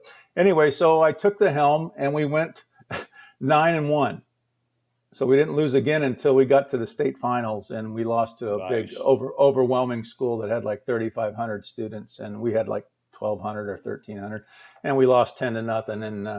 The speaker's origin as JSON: {"language": "English", "town": "Tucson", "region": "Arizona", "country": "United States", "tie": "born or raised there", "also_born_or_lived": "Kansas City", "said": "I grew up in Tucson, Arizona, and we went out there from Kansas City when I was born, and my father had the asthma situation."}